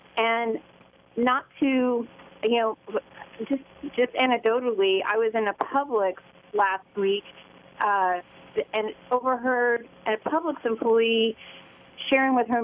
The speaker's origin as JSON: {"language": "English", "town": "Tallahassee", "region": "Florida", "country": "United States", "tie": "born or raised there", "said": "I grew up in Tallahassee. Is it different than it used to be within the city of Tallahassee?"}